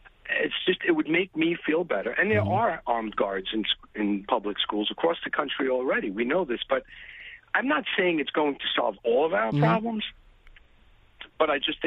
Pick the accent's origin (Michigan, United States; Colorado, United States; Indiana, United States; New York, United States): New York, United States; Staten Island; Well, I grew up on Staten Island. I teach on Staten Island in a public school, a middle school.